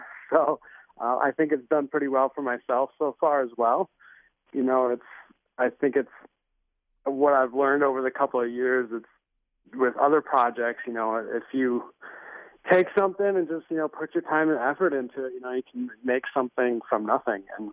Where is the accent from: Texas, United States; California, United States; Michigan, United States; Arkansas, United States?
Michigan, United States; At this point, I'm beyond excited, thinking that he's coming to my home state. This is the best chance to make it happen. And on top of that, having a beer in Michigan has never been more relevant